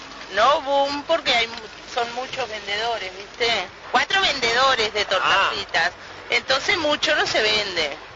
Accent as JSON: {"language": "Spanish", "town": "Pando", "region": "Canelones", "country": "Uruguay", "said": "Nosotros no, porque somos de afuera, de Pando, pero..."}